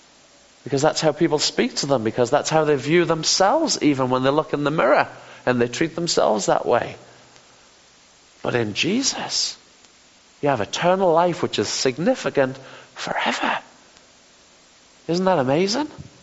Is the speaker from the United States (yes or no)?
no; United Kingdom; I don't do this because I'm British.